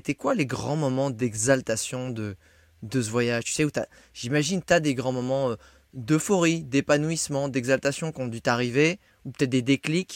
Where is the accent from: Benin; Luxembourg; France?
France; Je suis français, je suis en road trip